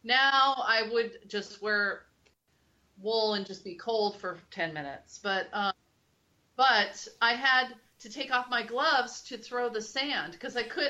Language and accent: English; Pacific Northwest, United States; also born or lived in Southwest, United States; I grew up in the Pacific Northwest and lived in the Southwest. And thought I would never be in the Midwest.